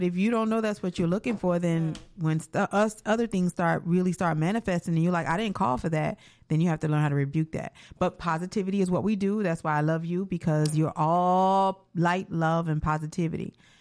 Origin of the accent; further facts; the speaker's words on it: Miami Beach, Florida, United States; I was born and raised in Miami Beach. I graduated, went to college in New York.